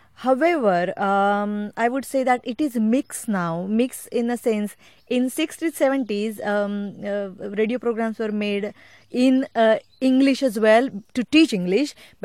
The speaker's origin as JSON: {"language": "English", "country": "India", "lives_now": "Bournemouth, United Kingdom", "said": "I'm a lecturer in journalism at Bournemouth University, UK, but I'm also originally from India"}